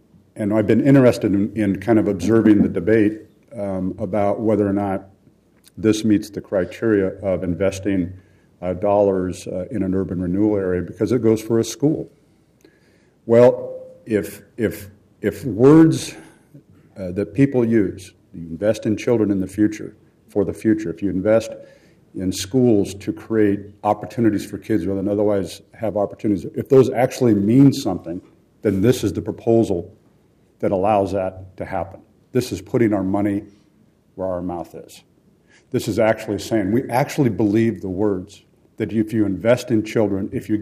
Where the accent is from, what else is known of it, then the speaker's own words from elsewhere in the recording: Portland, Oregon, United States; Having been born and raised in Portland and actually worked at Blitz Weinhard when I went to Portland State